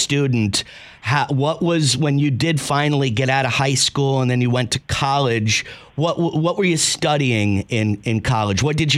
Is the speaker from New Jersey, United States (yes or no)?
yes; New Jersey, United States; well, Barbara, I'm also from New Jersey, so I pronounce all the Italian cold cuts wrong